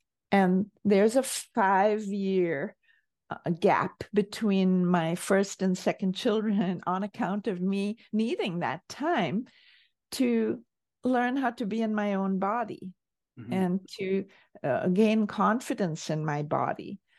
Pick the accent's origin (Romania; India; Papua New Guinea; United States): India; moved away; growing up in India